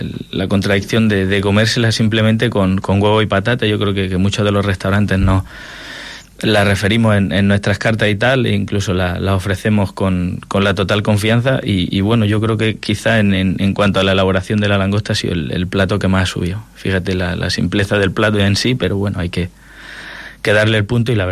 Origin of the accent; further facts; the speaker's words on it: Jaén, Andalusia, Spain; yo vengo de interior, yo soy de Jaén